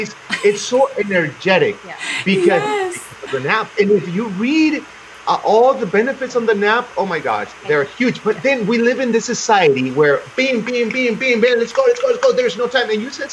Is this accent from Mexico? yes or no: yes; Mexico; And I come from Mexico. In Mexico, when I remember stores, I come from a little town